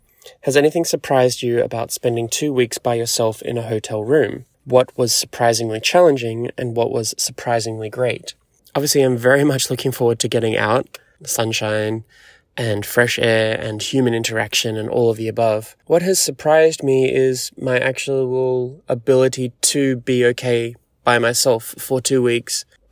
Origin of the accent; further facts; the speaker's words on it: Australia; back in my home country, in my home city.